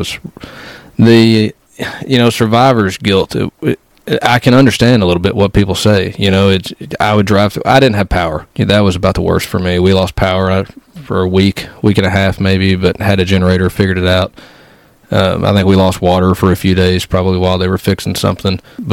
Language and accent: English; Paducah, Kentucky, United States; lived all over West Kentucky. I don't really know where to say I'm from, but if I had to pick one, I grew up in Paducah, spent most of my life there, and am currently living in Graves County, Kentucky.